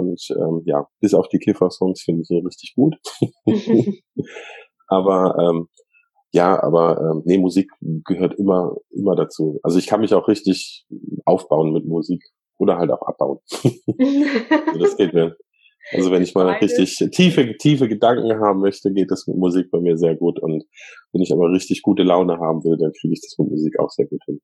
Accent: Northern Germany, Germany; born there; Ich bin ja gebürtiger Norddeutscher, aber ich bin jetzt pfälzisch.

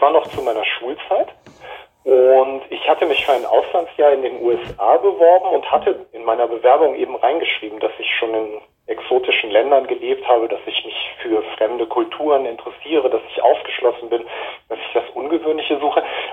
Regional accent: Japan; Dann folgten halt Jahre meiner Kindheit in Japan

